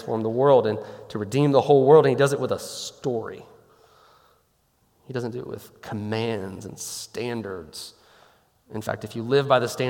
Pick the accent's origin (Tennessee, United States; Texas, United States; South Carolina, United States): Tennessee, United States; Memphis; I came from Memphis.